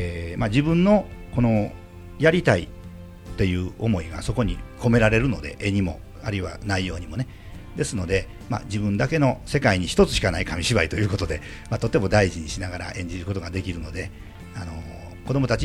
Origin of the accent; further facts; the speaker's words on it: Sakurai, Nara, Japan; これは、私の地元である桜井市にあります